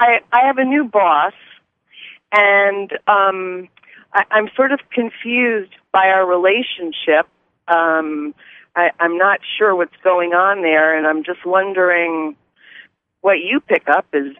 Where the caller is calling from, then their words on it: Westport, Connecticut, United States; I'm calling in from Connecticut.